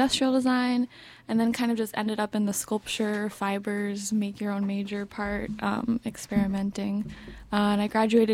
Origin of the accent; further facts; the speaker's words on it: Takoma Park, Maryland, United States; So I'm from Tacoma Park. I grew up here and went to local high schools